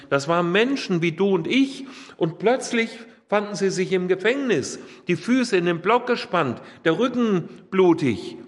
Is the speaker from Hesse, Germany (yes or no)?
yes; Hünfeld, Hesse, Germany; now in Coesfeld, Germany; Unsere Gemeinde in Hünfeld, wo ich herkomme, ich bin vom Hünfeld ins Coesfeld gekommen, ja.